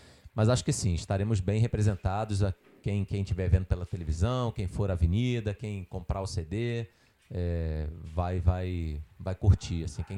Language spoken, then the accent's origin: Portuguese; Rio de Janeiro, Brazil; Eu, por exemplo, fui criado em Botafogo